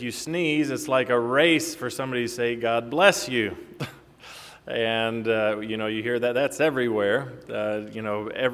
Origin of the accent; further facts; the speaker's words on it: Paducah, Kentucky, United States; now in Kansas, United States; When growing up in Paducah, Kentucky, it wasn't a rarity to have somebody just, well, you have a blessed day.